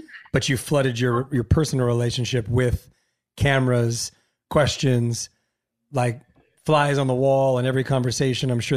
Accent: La Puente, California, United States; I'm from La Puente. Yeah. Like very Mexican neighborhood, dated all Latino my whole life

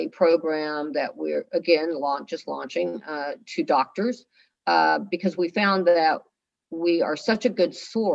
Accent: Kentucky, United States; because I grew up in Eastern Kentucky. I was one of 12 children.

